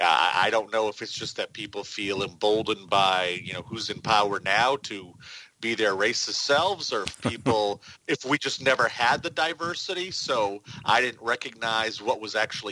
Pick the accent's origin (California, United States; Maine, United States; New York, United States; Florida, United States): Maine, United States; Lewiston; born there; I was born in Lewiston, Maine, which is about 30 miles north and 30 miles south of both Portland and Augusta